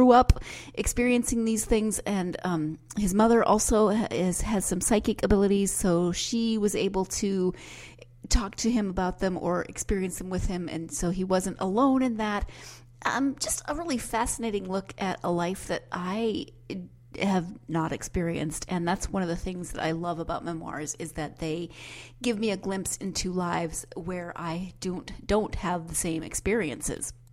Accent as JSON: {"language": "English", "region": "Montana", "country": "United States", "tie": "born or raised there", "said": "you know that I grew up in Montana and haven't been home in a while."}